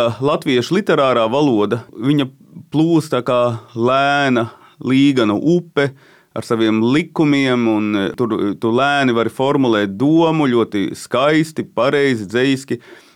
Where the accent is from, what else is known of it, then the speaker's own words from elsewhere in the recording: Riga, Latvia; born there; es kā latgalietis, kad to ir Rīgā dzimis latgalietis